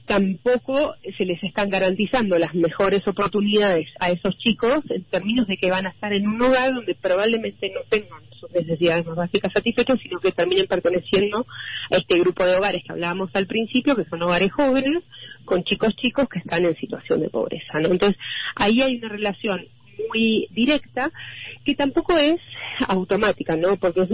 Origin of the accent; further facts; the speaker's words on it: Argentina; Y esto en Argentina me parece especialmente relevante, porque así como en Argentina tendemos a tener estos movimientos pendulares políticos